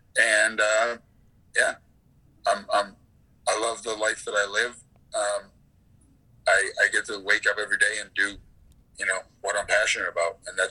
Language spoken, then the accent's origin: English; Midwest, United States; I grew up in the Midwest.